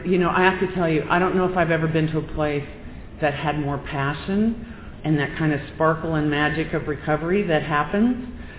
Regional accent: United States; to Iran, I was terrified to go as an American.

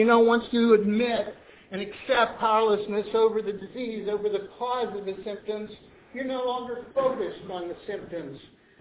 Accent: Ohio, United States; I'm from Ohio.

